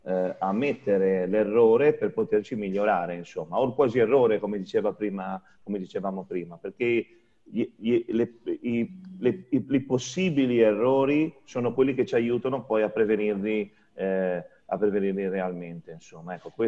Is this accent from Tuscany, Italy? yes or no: no; La Spezia, Liguria, Italy; io sono di La Spezia e quindi sono molto confinante con la Toscana, quindi ho anche lavorato da quelle parti.